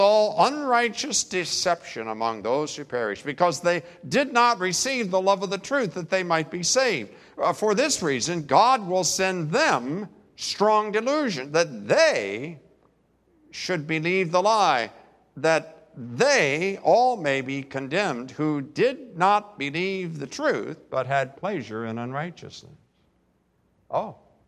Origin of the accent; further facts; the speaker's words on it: West Virginia, United States; I'm from West Virginia. I'm very gullible.